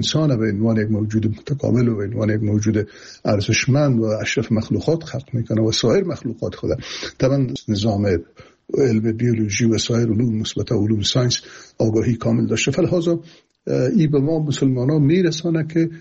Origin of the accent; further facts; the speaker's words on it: Afghanistan; من به عنوان یک مسلمان، به عنوان یک افغان تعلیم یافته و تحصیل کرده